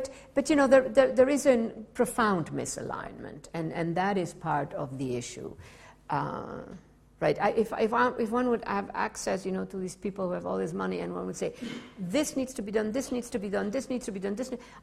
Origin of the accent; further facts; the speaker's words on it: Argentina; I grew up in Argentina. I played soccer.